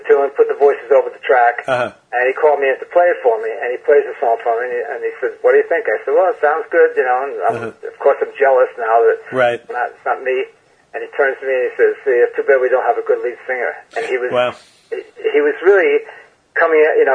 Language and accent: English; New York, United States; also born or lived in Brooklyn; even though I was born in Brooklyn, I was raised upstate New York. I'm very, you know, I was a country kid, you know.